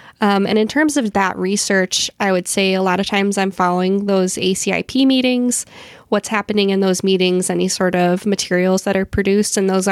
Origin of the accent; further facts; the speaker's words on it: Illinois, United States; I'm originally from Illinois, so I knew I needed to put the Chicago River reversal on there too.